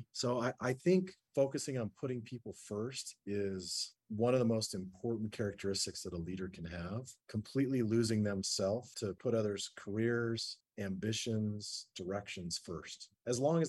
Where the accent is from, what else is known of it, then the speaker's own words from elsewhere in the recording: Salt Lake City, Utah, United States; because I grew up in Salt Lake